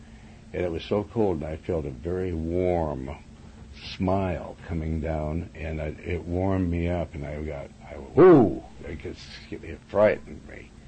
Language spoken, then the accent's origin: English; Windham, Montana, United States; also born or lived in Joplin, Missouri; I come from a little town in Montana. I remember when I was a small child that we moved from Joplin, Missouri, where I was born, and my brother Danny was born, and we went to Windham, Montana.